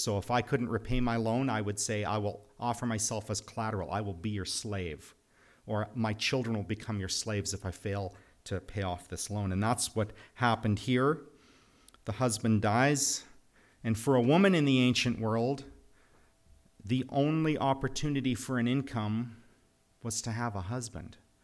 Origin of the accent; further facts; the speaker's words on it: Saskatchewan, Canada; I grew up in Saskatchewan. I think that's our provincial berry.